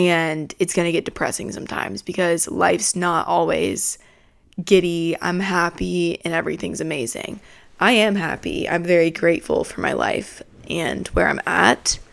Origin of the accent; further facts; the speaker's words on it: Atlanta, Georgia, United States; So I just got back from Atlanta, Georgia, my hometown, about 5 days ago.